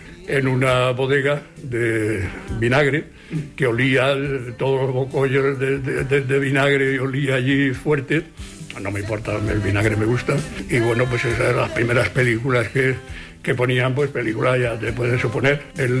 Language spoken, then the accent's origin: Spanish; Andalusia, Spain; En mi pueblo, en un pueblecito de como de antes 400, ahora 500, 600 habitantes allí en Sevilla